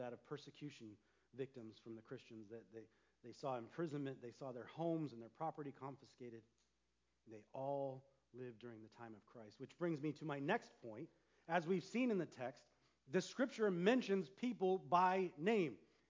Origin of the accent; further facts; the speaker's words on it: Nebraska, United States; I grew up in Nebraska. I was like, wow, you Californians don't know nothing.